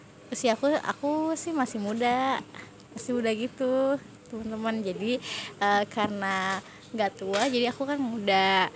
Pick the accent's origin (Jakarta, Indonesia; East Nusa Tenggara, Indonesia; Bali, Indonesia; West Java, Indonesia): Jakarta, Indonesia; aku orang Jakarta